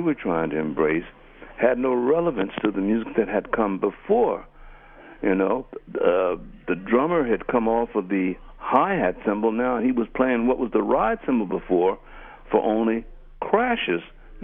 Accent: Philadelphia, Pennsylvania, United States; those of us as neophytes, aspiring musicians growing up in Philadelphia

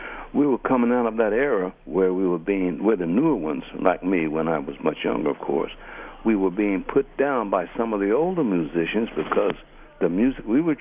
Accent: Philadelphia, Pennsylvania, United States; those of us as neophytes, aspiring musicians growing up in Philadelphia

